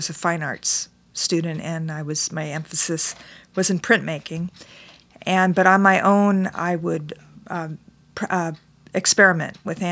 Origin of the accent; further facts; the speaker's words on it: Los Angeles, California, United States; In Los Angeles.